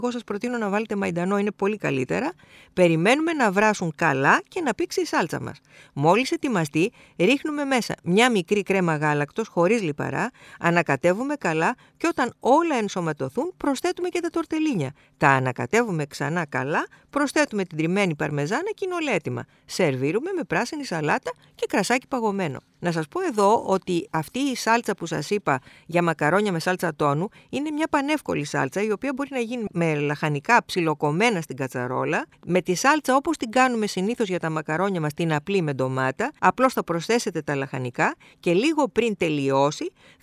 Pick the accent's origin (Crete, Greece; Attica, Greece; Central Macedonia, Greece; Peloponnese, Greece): Peloponnese, Greece; γιατί έτσι μου την είπε η θεία μου στο χωριό μου στην Αρκαδία.